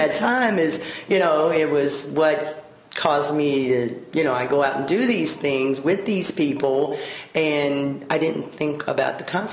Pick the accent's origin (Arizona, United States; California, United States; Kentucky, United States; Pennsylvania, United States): Kentucky, United States; Henderson; born there; Well, I was born in Henderson, Kentucky. My family's from Kentucky.